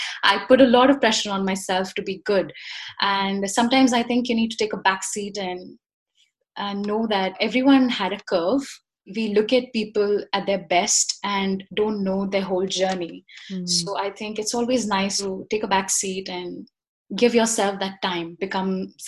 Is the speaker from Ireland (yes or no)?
no; India; I come from India.